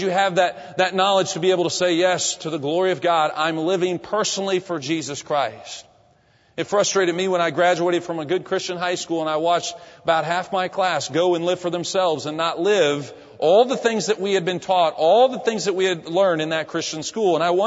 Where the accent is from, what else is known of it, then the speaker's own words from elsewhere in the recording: United States; I'm very privileged in my life and being an American and being in a place where I've been able to hear the gospel and now preach the gospel freely in this free land.